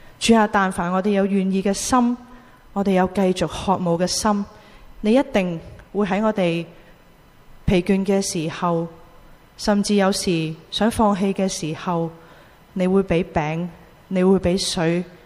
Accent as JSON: {"language": "Chinese", "country": "Hong Kong", "said": "由意大利人到今天我们香港人"}